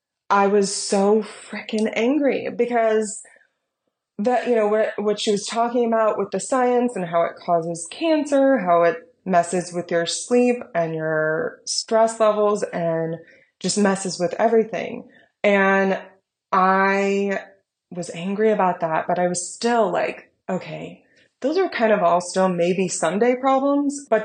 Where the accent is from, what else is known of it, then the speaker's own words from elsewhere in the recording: United States; Yeah, we're not Canadians. I'm an American.